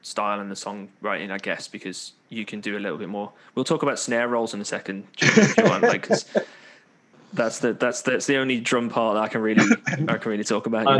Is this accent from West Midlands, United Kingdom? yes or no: yes; Birmingham, West Midlands, United Kingdom; accent: Brummie; I was going to do a Brummie accent. I am from Birmingham. I'm not going to do the Brummie accent.